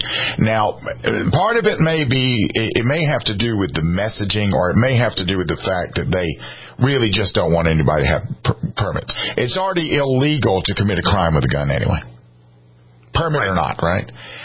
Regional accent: Columbia, United States; I grew up in Columbia.

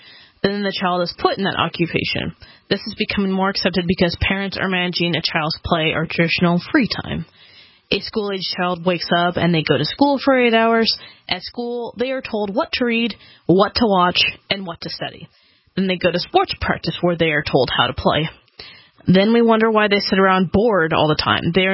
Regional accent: Idaho, United States; also born or lived in South Dakota; In Idaho the majority of my life

